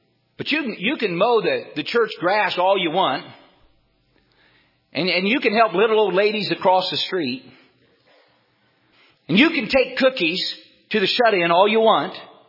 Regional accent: United States; born there; I'm a Christian. I was born in America.

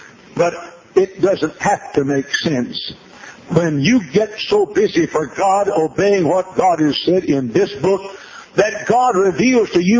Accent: Dallas, Texas, United States; I was preaching a revival meeting at the Westmoreland Heights Baptist Church in Dallas, Texas, my hometown.

